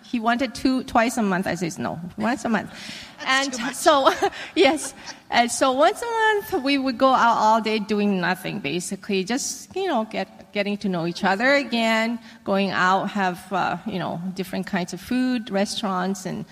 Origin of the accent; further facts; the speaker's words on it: Malaysia; because I came from Malaysia, and I love spicy food